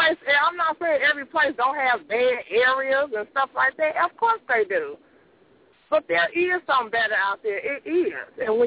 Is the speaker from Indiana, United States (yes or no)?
yes; Gary, Indiana, United States; Well, I was raised in Gary, and I don't care what nobody say. I wasn't raising my kids there.